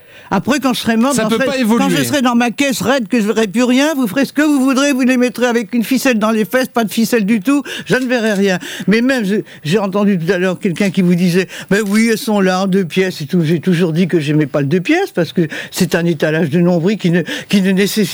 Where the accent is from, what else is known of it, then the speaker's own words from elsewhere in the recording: Grand Est, France; Je suis Lorraine.